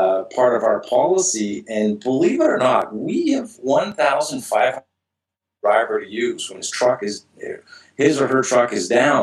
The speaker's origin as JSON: {"language": "English", "country": "Canada", "said": "being a Canadian myself"}